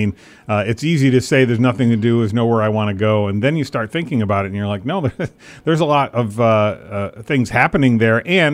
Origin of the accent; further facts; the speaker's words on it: North Adams, Massachusetts, United States; I'll tell you, growing up in North Adams sort of at the tail end of the Sprague Electric days where, you know, you could see the decline of the area.